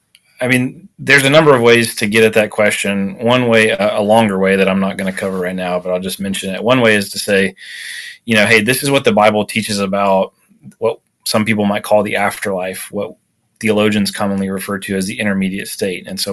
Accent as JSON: {"language": "English", "town": "Huntsville", "region": "Alabama", "country": "United States", "said": "So I'm from Huntsville, Alabama. My wife, Alicia, and I are from Huntsville, and we both went to Auburn"}